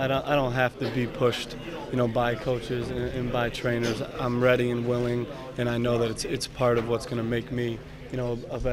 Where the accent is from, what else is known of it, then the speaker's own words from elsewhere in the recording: Vermont, United States; I'm from Vermont, so we have to claim, you know, the Boston guys.